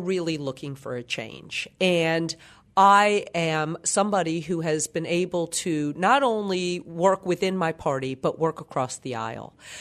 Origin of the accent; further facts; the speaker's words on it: North Carolina, United States; I am from the Research Triangle area. I live in Raleigh.